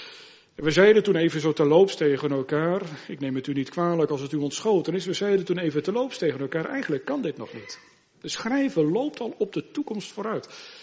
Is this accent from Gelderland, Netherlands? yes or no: yes; Harderwijk, Gelderland, Netherlands; Wij waren de achterliggende weken, mevrouw en ik, nog even in de plaats waar ik opgegroeid ben, in Harderwijk.